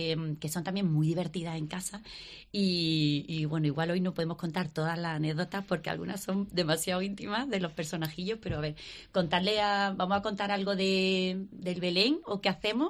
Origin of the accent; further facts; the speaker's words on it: Melilla, Spain; Bueno, yo digo que soy de Melilla, pero de Melilla. Ya mi corazón, mis 4 niños de Granada, yo ya soy mitad y mitad.